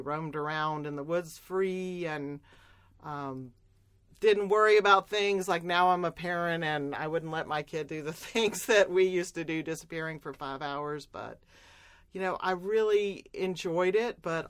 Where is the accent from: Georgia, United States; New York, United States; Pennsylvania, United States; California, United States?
Georgia, United States; Atlanta; I was born in Piedmont Hospital, and both of my parents came from small southern towns and, you know, ended up in Atlanta and settled down here. And so I grew up here and went to local schools